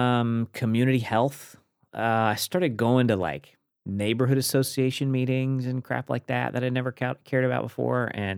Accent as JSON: {"language": "English", "region": "West Virginia", "country": "United States", "tie": "born or raised there", "moved": "yes", "said": "Yeah, grew up on the East Coast. So like I say, my family's West Virginians, back six generations. My immediate family, my two brothers, my parents and I are the first decks since coming from the old country to leave West Virginia."}